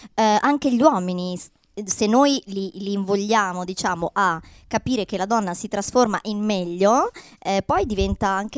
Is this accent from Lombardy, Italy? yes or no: yes; Milan, Lombardy, Italy; Tac, io da milanese.